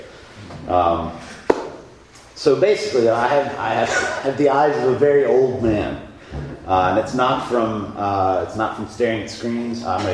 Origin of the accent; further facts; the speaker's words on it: Kentucky, United States; but I was a kid growing up in Kentucky